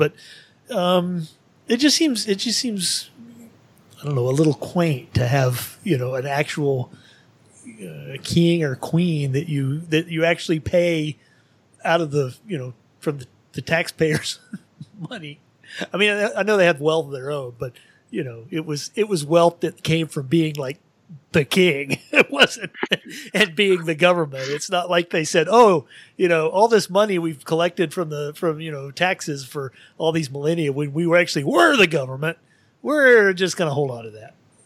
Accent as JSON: {"language": "English", "country": "United States", "said": "I'm American and not, you know, British or any other country that has royalty"}